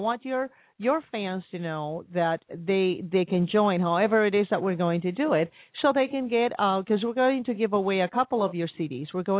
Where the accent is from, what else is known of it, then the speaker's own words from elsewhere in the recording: New Jersey, United States; now in Minnesota, United States; I don't know if you know that I grew up in Jersey. I'm a Jersey girl.